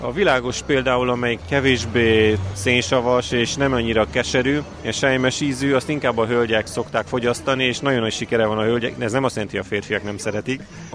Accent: Cluj-Napoca, Cluj County, Romania; és Kolozsvárról jöttem.

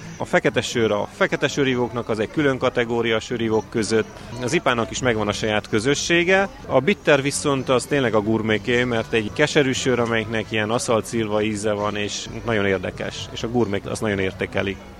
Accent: Cluj-Napoca, Cluj County, Romania; és Kolozsvárról jöttem.

